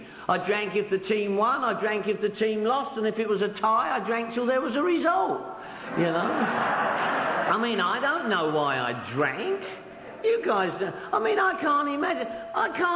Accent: London, United Kingdom; when I was a young dude at home living in my mum's house in Northwest London. I'm from Northwest London, by the way.

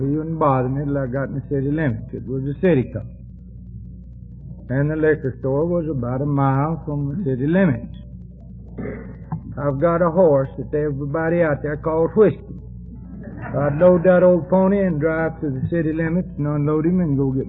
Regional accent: Texas, United States; born there; I was born in West Texas and became an alcoholic

